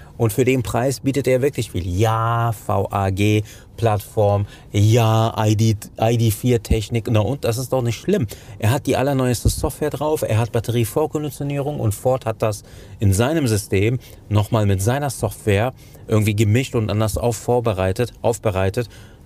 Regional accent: Cologne, North Rhine-Westphalia, Germany; Als Kölner, das tut mir in der Seele weh

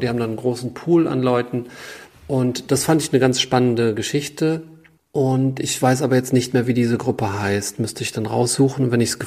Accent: Koblenz, Rhineland-Palatinate, Germany; ich komme ja ursprünglich aus der Koblenzer Ecke

